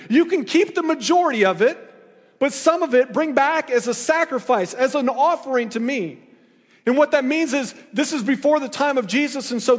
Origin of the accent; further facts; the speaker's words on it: Iowa, United States; for me, I'm from Iowa, you know, I went to Iowa State.